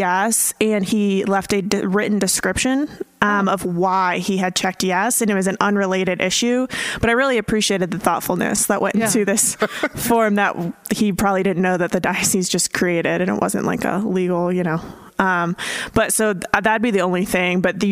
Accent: Green Bay, Wisconsin, United States; born there; I would sing with my mom in the car when I was born in Green Bay, Wisconsin.

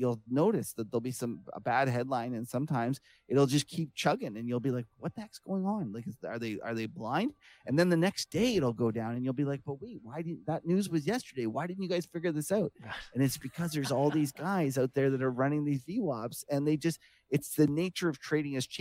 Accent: Canada; listen, I'm a Canadian anyways. We can't affect it.

